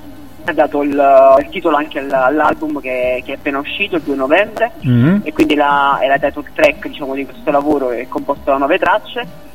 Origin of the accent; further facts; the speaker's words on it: Naples, Campania, Italy; Io sono un cantautore, prima di tutto, e vengo da Napoli.